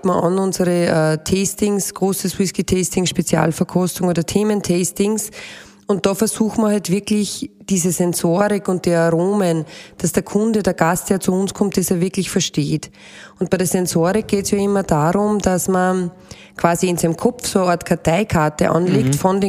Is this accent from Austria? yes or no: yes; Roggenreith, Lower Austria, Austria; Grundprodukte, das sind bei uns halt Roggen, wir kommen aus Roggenreit, logisch.